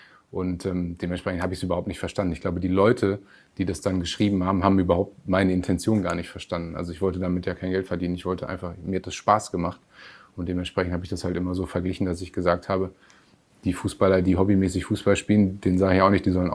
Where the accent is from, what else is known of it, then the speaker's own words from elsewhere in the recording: Münster, North Rhine-Westphalia, Germany; ich bin quasi in Gievenbeck groß geworden, habe bis zu meinem Wechsel zu Schalke auch da gelebt halt, meine ersten 17 Lebensjahre verbracht.